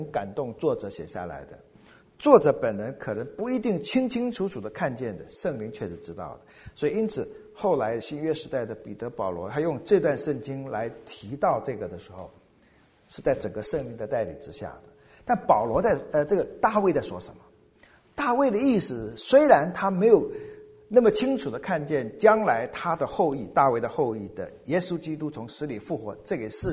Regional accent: China; 在我们中国人来说，肾干什么的？我们用心肠。

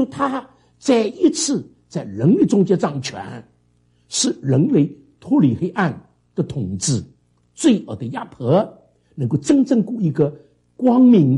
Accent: China; 所以我们中国人是非常注重道啊，我们这个常常讲是一个注重道的一个民族。

